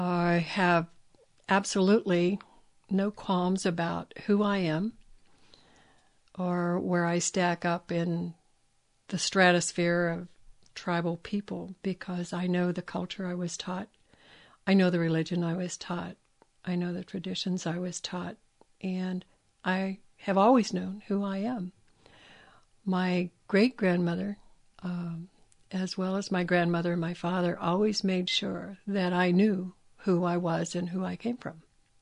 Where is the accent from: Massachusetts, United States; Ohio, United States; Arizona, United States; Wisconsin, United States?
Ohio, United States; I'm a Shawnee from Ohio. My people were from southern Ohio for the last several hundred years.